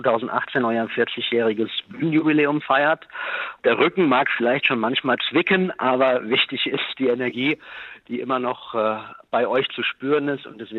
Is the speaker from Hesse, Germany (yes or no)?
yes; Offenbach, Hesse, Germany; Und ich bin in Offenbach aufgewachsen. Ich weiß noch, dass ich ein paar Meter von der alten Schlesinger Fabrik groß geworden bin